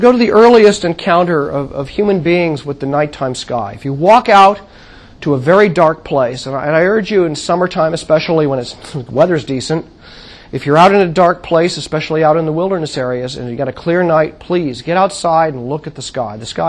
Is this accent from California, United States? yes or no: yes; California, United States; growing up in the Mojave Desert of California